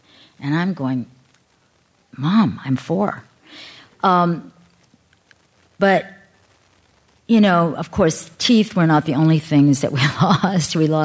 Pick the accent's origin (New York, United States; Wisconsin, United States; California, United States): California, United States; Stockton; born there; sent to a concentration camp from California, I was born in Stockton, and my whole family was shipped off by train to Aurora, Arkansas.